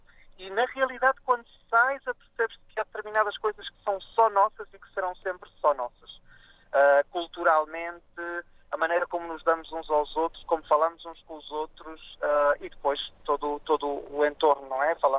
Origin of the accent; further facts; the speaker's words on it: Lisbon, Portugal; Sou natural de Lisboa há 32 anos, há quase 33 anos.